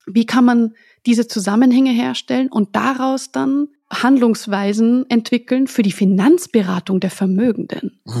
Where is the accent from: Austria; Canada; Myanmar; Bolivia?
Austria; Und für mich als Österreicherin muss ich ja sagen, in Deutschland wird Erbschaft zum Beispiel besteuert.